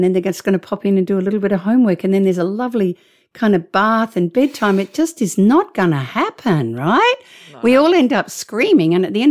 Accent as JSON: {"language": "English", "country": "Australia", "said": "hang on, I'm Australian. We've got sharks, crocodiles and all sorts of far more danger."}